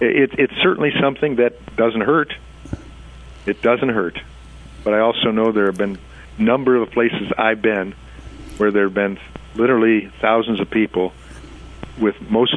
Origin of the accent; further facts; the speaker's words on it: United States; I'm an American. I believe in America